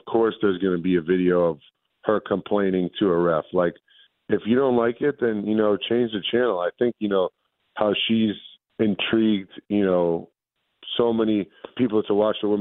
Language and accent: English; Massachusetts, United States